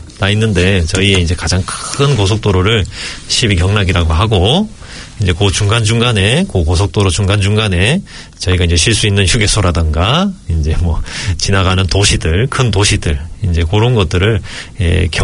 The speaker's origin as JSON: {"language": "Korean", "country": "South Korea", "said": "저희는 한국 사람이니까"}